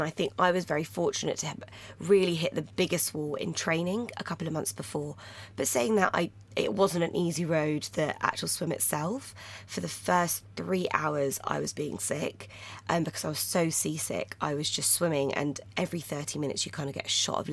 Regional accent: India; moved away; I'm originally from India, so I went out to India to come visit family

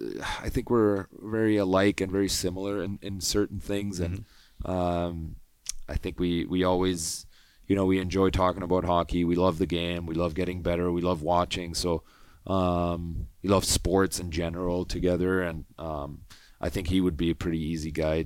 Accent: Germany; growing up in Germany

